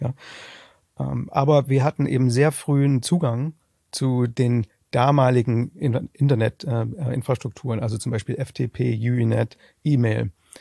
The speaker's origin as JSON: {"language": "German", "region": "East Germany", "country": "Germany", "tie": "born or raised there", "said": "ich bin im Osten aufgewachsen."}